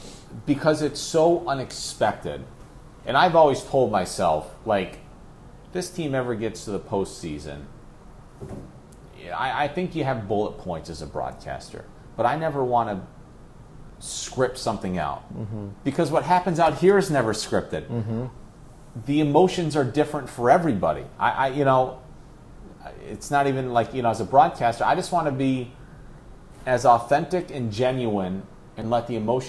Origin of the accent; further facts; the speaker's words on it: Ithaca, New York, United States; So I grew up in Ithaca, New York, and the AM frequency is strong enough for the fan, and I grew up a Mets fan